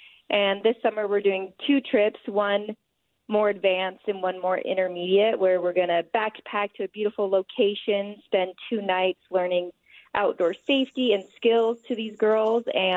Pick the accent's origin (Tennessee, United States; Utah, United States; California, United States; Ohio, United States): Utah, United States; Yes, I was born and raised here in Utah. Absolutely love it.